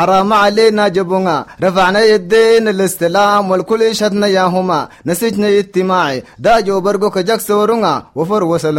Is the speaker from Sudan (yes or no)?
yes; Darfur, Sudan; نحنا ابناء دارفور